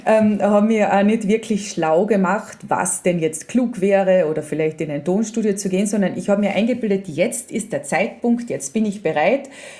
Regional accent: Spittal an der Drau, Carinthia, Austria; weil ich bin ja im Spital aufgewachsen. Also wie gesagt, Villach ist größer als Spital.

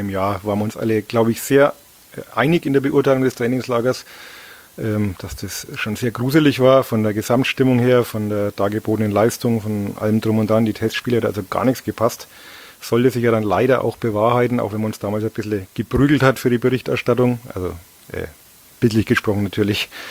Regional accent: Bavaria, Germany; Also ich bin ja aus Oberfranken und da sagt man einen Butter.

